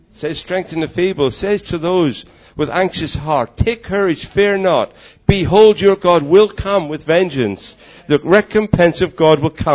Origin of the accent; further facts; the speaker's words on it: Ireland; So, well, I'm not. I'm Irish